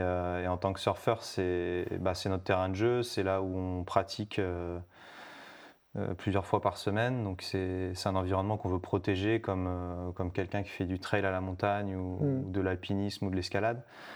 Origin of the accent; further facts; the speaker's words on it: Millau, Occitanie, France; je suis originaire de Millau dans l'Aveyron.